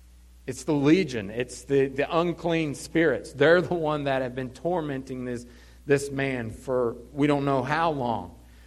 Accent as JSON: {"language": "English", "town": "Blacksburg", "region": "Virginia", "country": "United States", "tie": "born or raised there", "said": "So I grew up in Luster's Gate area of Blacksburg."}